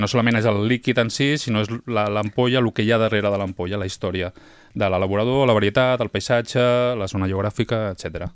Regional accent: Barcelona, Catalonia, Spain; now in Peralada, Spain; ja porto 15-20 anys per aquí voltant i res, resumint la meva vida, vaig venir de Barcelona, la meva parella és d'aquí de Peralada.

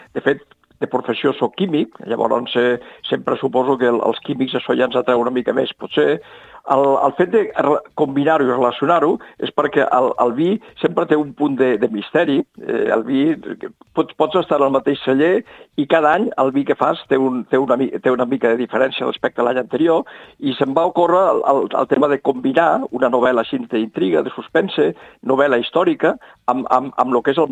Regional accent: Barcelona, Catalonia, Spain; born or raised there

